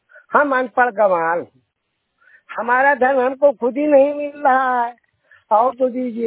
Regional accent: Nigui Kala, Uttar Pradesh, India; हम तो सर ये रहने वाले निगुई कला में, ये गलियन पुरवा है, उसी तालाब के किनारे में है हम।

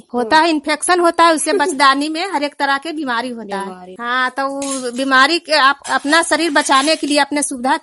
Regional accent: Ganpura, Bihar, India; ग्राम गनपुरा, मैं ललंदा जिला की निवासी हूँ।

